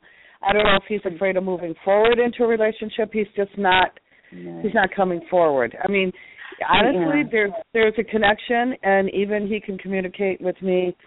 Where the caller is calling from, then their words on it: St. Clair Shores, Michigan, United States; I live in St. Clair Shores, Michigan. I'm right outside Detroit.